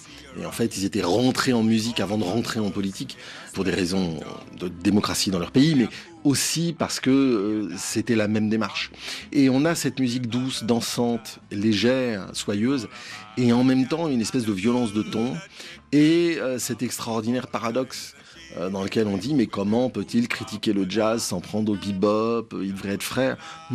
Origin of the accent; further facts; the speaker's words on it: Guadeloupe; moi je viens de la Guadeloupe